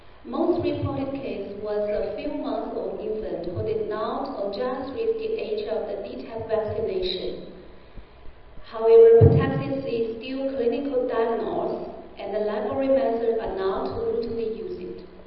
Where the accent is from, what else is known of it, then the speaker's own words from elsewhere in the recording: Beijing, China; Good morning. … I come from Beijing City and China.